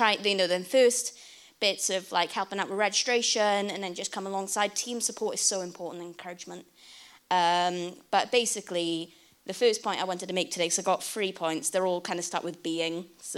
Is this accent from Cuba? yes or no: no; Swansea, Wales, United Kingdom; also born or lived in Birmingham; I'm born and bred in Swansea, went to Birmingham for uni, Birmingham City Woo! Uni, big up Birmingham. came back to Swansea then, 2018, and then pandemic kind of happened, so still in Swansea, settled down